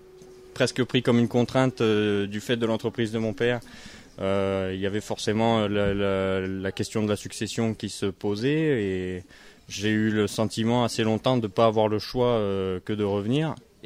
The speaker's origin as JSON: {"language": "French", "region": "Occitanie", "country": "France", "tie": "born there", "said": "Je suis né en Lozère, de parents qui ne sont pas lozériens, qui se sont retrouvés et rencontrés en Lozère et qui ont fait leur vie dans le département."}